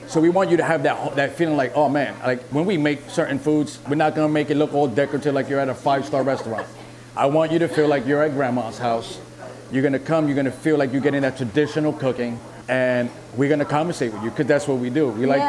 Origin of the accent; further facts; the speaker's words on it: Bronx, New York, United States; I grew up right on Cortona Avenue